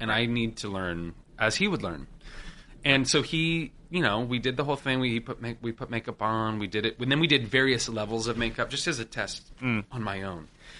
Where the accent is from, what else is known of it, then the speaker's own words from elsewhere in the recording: Washington, United States; I'm from Washington State.